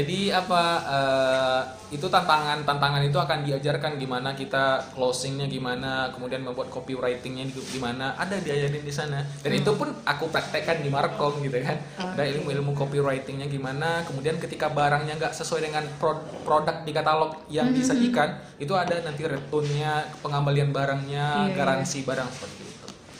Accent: Batusangkar, West Sumatra, Indonesia; kalau saya kan asli bukan orang Padang disebut, tapi orang Sumatera Barat. Itu kan rata-rata Sumatera. Orang perantau ya, bukan orang Padang. Tapi saya orang Batu Sangkar.

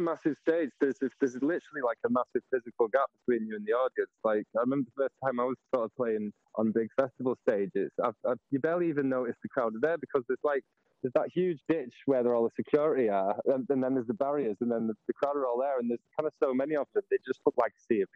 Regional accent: Glossop, East Midlands, United Kingdom; I grew up in Glossop.

